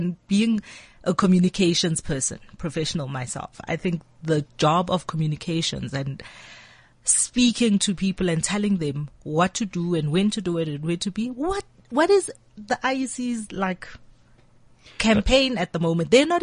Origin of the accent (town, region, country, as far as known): South Africa